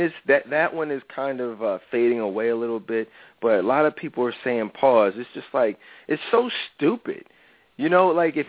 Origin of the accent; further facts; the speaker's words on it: Philadelphia, Pennsylvania, United States; I'm from Philly. I know it's very popular here.